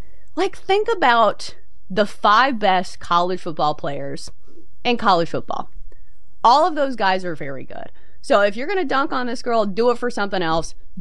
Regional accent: Hendersonville, Tennessee, United States; Okay, so I am from Hendersonville, Tennessee, and there is a swimmer from here that was a very, very good swimmer.

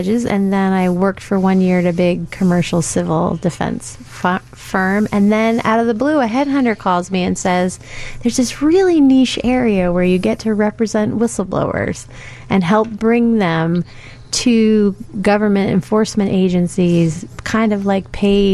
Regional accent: Maine, United States; So I hail from Northern Maine originally.

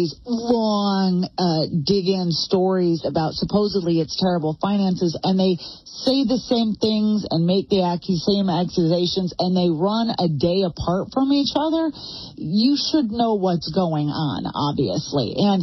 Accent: Oregon, United States; I grew up in Oregon.

